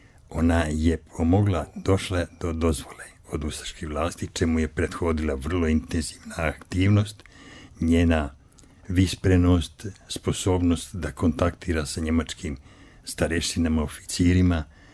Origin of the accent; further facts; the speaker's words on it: Republika Srpska, Bosnia & Herzegovina; iz Kozare smo bili u zbjegovima.